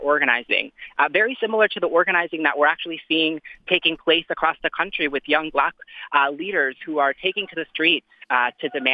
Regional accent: Minneapolis, Minnesota, United States; My family has been here for so long. I grew up in Minneapolis, like I mentioned.

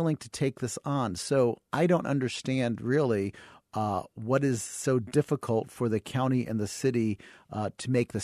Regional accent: Brooklyn, New York, United States; I'm from Brooklyn, so service on the hour is a good thing.

